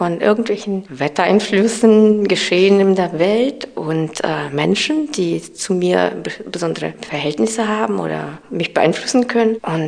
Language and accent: German; Saint Petersburg, Russia; German is a second language; Ich komme aus der Stadt der Künste. Nordvenedig nennt man das, St. Petersburg.